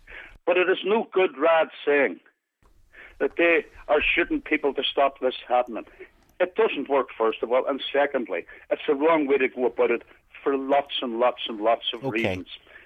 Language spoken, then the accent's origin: English; Derry, Northern Ireland, United Kingdom; And I'm from Derry and I've been involved in civil rights since I was very, very young.